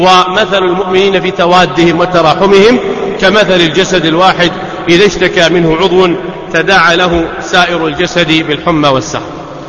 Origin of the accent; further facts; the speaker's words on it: Saudi Arabia; حبي لوطني لا يصفه شيء، لأنه داري وأرضي ومسقط رأسي وبيتي